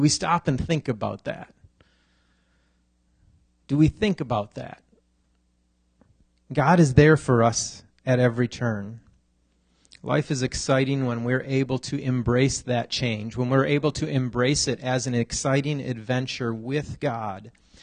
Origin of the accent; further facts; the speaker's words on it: Los Angeles, California, United States; I was born and raised in South LA. Our family lived in a garage that had been converted into a home